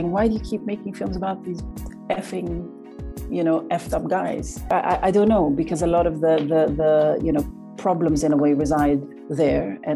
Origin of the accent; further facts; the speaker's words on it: Oslo, Norway; my experience with the far right in growing up in Oslo